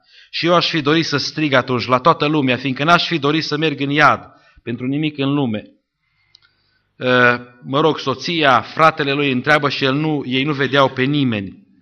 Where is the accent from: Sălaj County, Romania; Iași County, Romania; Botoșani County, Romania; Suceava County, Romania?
Sălaj County, Romania; born there; nu departe de zona în care m-am născut eu, de lângă Șimleu Silvaniei